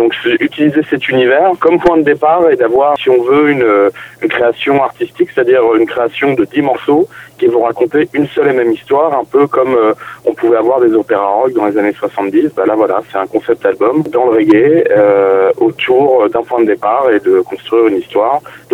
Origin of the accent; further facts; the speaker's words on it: France; parce que c'est en anglais et que on est français, donc la barrière de la langue peut être un handicap